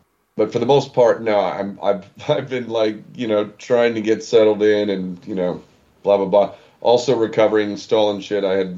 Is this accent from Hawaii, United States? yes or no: yes; Hawaii, United States; But anyway, a Hawaiian, I'm a Hawaiian national.